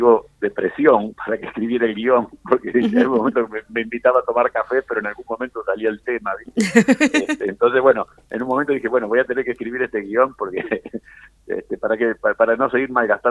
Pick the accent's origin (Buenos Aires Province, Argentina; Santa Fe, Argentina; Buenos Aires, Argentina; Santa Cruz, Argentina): Santa Fe, Argentina; Rosario; Somos los dos de Rosario.